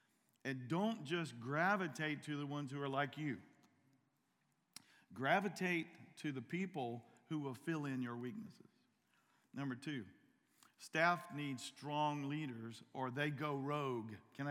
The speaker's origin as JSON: {"language": "English", "region": "North Carolina", "country": "United States", "tie": "born or raised there", "said": "My sister is in my hometown in North Carolina, and she's sending me a video."}